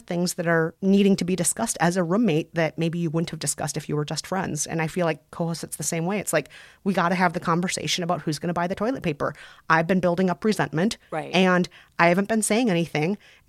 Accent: Minnesota, United States; accent: Minnesotan

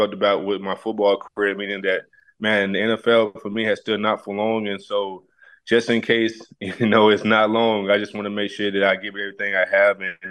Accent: Tennessee, United States; growing up in Tennessee, you know, I grew up earlier on.

